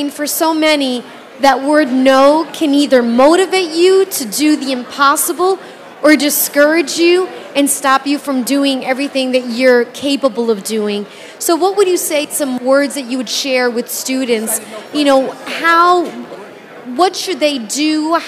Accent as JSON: {"language": "English", "region": "New Jersey", "country": "United States", "said": "New Jersey."}